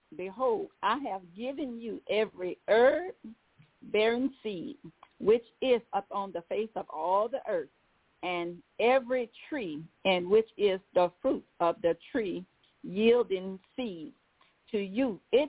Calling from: Baton Rouge, Louisiana, United States; I'm calling from Baton Rouge, Louisiana

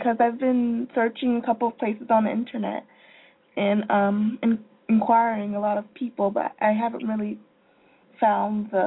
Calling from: Gainesville, Florida, United States; I'm calling from Gainesville, Florida.

